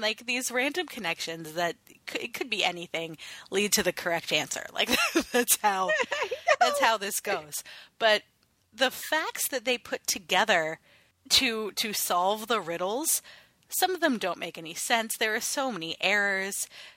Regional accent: Northeast, United States; Okay, maybe this is a, you know, growing up in the Northeast thing.

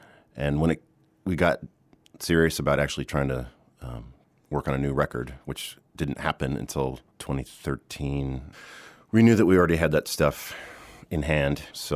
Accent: Oregon, United States; also born or lived in Ohio; I grew up in Oregon, but I went to school in Ohio.

